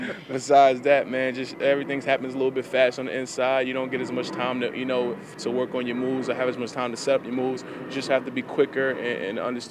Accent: Queens, New York, United States; I'm not from Flushing. I'm from Jamaica, Queens.

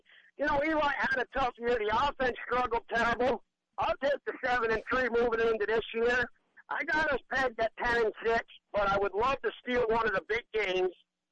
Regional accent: Plattsburgh, New York, United States; now in Gainesville, United States; But I was born and raised in Plattsburgh, New York. I've always been a Giants fan.

